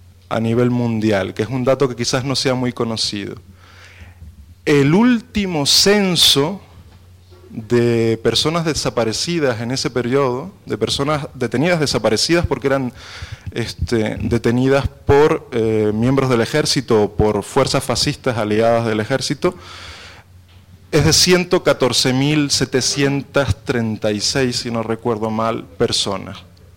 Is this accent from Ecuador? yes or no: no; Spain; now in Mexico; me toca más directamente como español que soy, aunque con 12 años viviendo aquí en México, ya casi mexicano los que me conocen, hablo raro, ¿no?